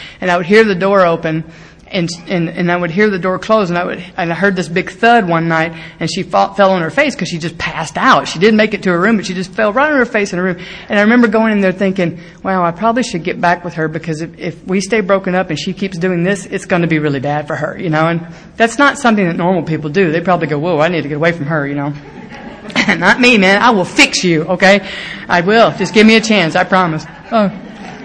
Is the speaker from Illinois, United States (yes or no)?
no; Mississippi, United States; Okay, when I'm growing up in Mississippi in college down there, we had to drive 2.5 hours to a gay bar in Alabama.